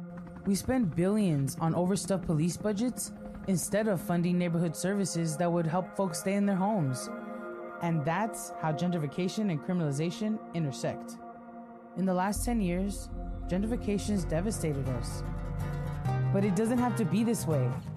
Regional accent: Los Angeles, California, United States; What makes LA home? To me, it's the people. I grew up in Highland Park.

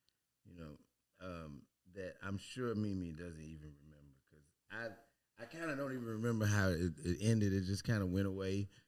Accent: Chicago, Illinois, United States; We're both from Chicago.

